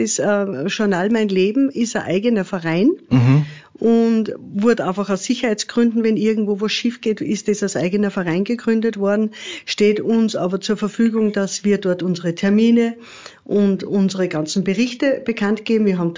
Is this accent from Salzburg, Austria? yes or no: yes; Salzburg, Austria; Ich komme aus dem Land Salzburg, aus dem schönen Pinzgau, lebe aber schon seit 55 Jahren jetzt in der Stadt Salzburg, muss ich sagen.